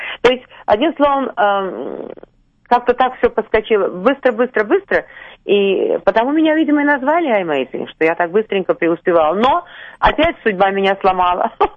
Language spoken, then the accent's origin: Russian; Russia; они не верили, что я из России.